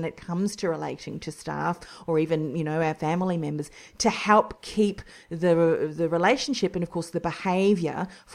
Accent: New Zealand; now in Australia; And I'm originally from New Zealand too.

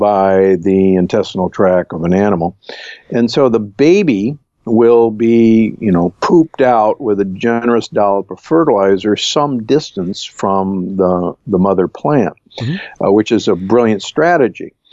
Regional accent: Omaha, Nebraska, United States; what I should have realized growing up in Omaha

